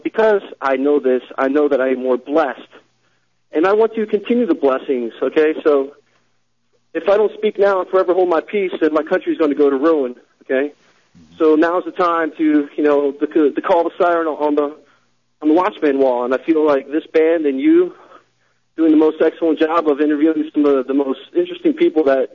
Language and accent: English; United States; It doesn't seem like me, as an American, my interests are being represented.